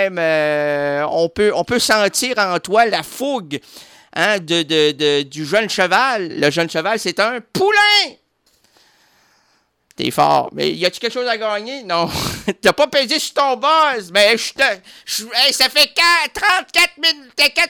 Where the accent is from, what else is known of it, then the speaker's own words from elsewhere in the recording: Quebec, Canada; now in Newfoundland and Labrador, Canada; Oui, je suis un Québécois à Terre-Neuve.